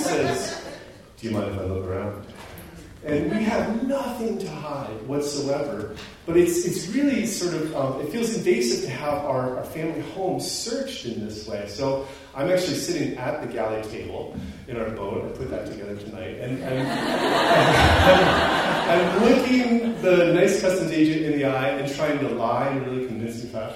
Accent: Australia; the catch is that I'm an Australian citizen

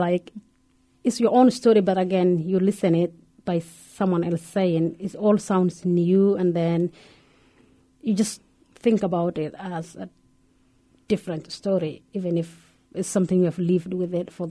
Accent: Kenya; English is a second language; moved away as an adult; now in Minneapolis, United States; I was born in Kenya, northern Kenya. Probably most people know because that is where the refugee camp is. I was born there, and then I did my education in all of them in Kenya. And I moved here recently in 2011, July 4th.

